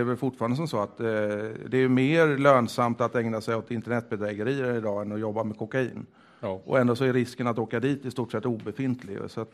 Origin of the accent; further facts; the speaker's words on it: Denmark; Swedish is a second language; Jag är då en dansk virrhjärna